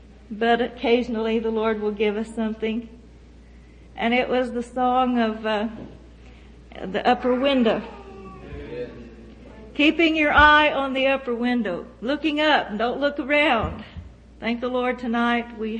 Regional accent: Oklahoma City, Oklahoma, United States; we're from Oklahoma City.

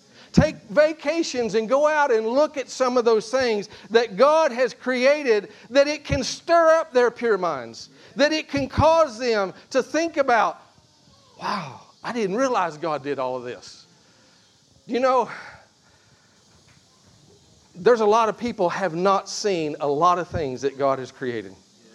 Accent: Kentucky, United States; and I grew up in Kentucky, and so we had streams and springs coming down, and it was clear water.

